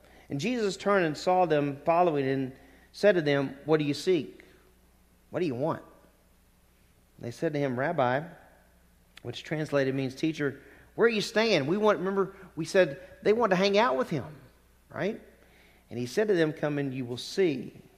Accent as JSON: {"language": "English", "region": "Louisiana", "country": "United States", "tie": "born or raised there", "said": "When I was growing up in Louisiana, I was saved at the age of 7."}